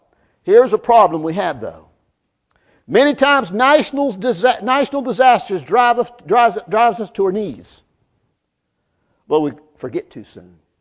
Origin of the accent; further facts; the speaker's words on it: West Virginia, United States; See, the good thing about me, I'm from West Virginia. I can take it or leave it. See, I come from a part of West Virginia.